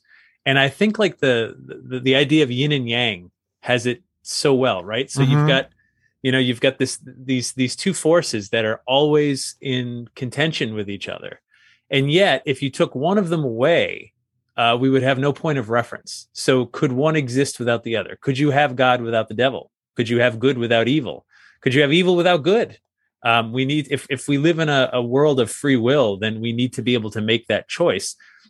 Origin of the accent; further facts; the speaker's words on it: Sandy Hook, Connecticut, United States; And I grew up in Sandy Hook, Connecticut. And the next town over was Monroe, still is Monroe.